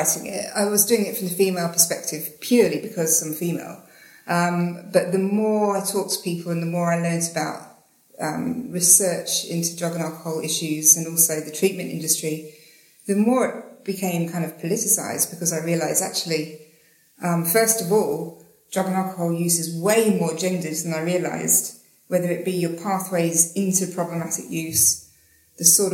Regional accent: Slough, South East England, United Kingdom; now in Australia; I'm a journalist. I'm from England. I'm from Slough, but I live in Australia now.

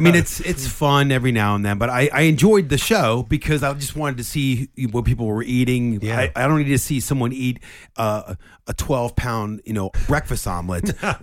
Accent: Maryland, United States; I'm from Maryland.

